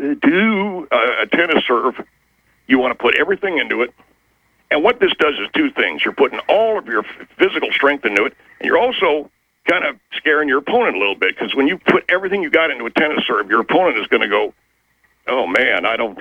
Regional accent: Knoxville, Tennessee, United States; I started on local playgrounds where I grew up in Knoxville, Tennessee.

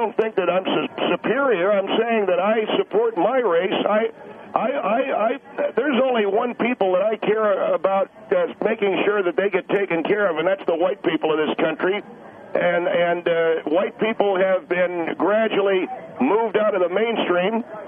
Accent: California, United States; I was born and raised in the Central California Valley.

